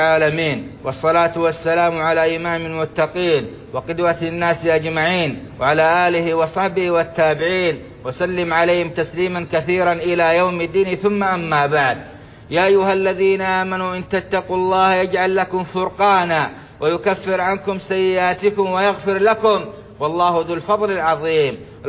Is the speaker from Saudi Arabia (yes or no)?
yes; Saudi Arabia; اللهم أدم على بلادنا السعودية أمنها وإيمانها وقيادتها والخيرات في أرجائها وسائر أوطان المسلمين